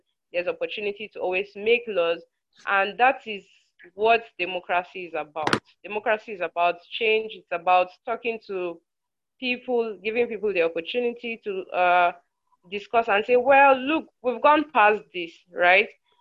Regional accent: Nigeria; this does not represent my position as in Nigerian

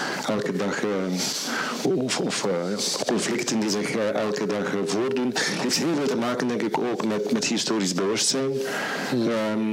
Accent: Belgium; en dus in feite zouden wij als Belgen bij uitstek moeten weten wat geopolitiek is.

